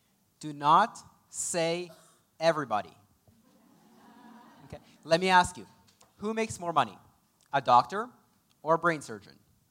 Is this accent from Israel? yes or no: yes; Israel; accent: mix of Russian and Hebrew; English is a second language; Sometimes my little accent seeps through. People can't figure out what my accent is. It's a mix of Russian and Hebrew. It's not French.